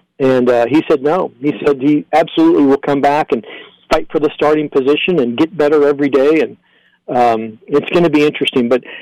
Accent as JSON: {"language": "English", "town": "Los Angeles", "region": "California", "country": "United States", "tie": "born or raised there", "said": "And growing up in Los Angeles, I was always a Dodgers fan."}